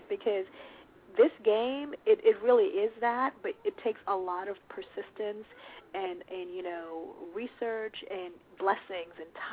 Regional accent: Kingston, Jamaica; now in New York, United States; I'm actually from Kingston, Jamaica. That's where I was born. I live in New York, but I consider Philly my second home. I'm there constantly.

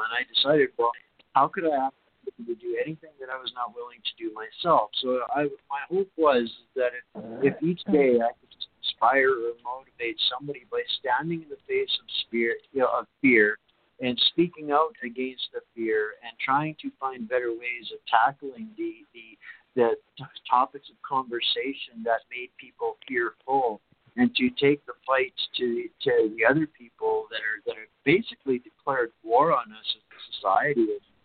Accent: Canada; Now it's my duty as a Canadian, if I want to or expect to see Canada survive, to stand up and take responsibility for my part in it.

